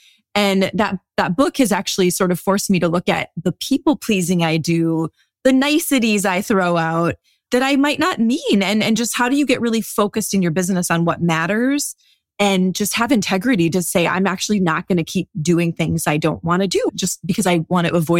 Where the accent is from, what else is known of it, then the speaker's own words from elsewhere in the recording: Minnesota, United States; Oh, well, as a Minnesotan, I have to say summer because we get these, we have these 13,000 lakes